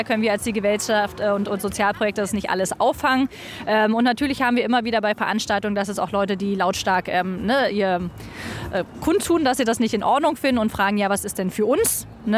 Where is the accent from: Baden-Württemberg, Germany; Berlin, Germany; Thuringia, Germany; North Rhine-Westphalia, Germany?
Berlin, Germany; ich bin selber Kiezkind. Ich bin tatsächlich hier in Neu-Hohenschönhausen aufgewachsen, selber hier in der Kita, in der Schule und so weiter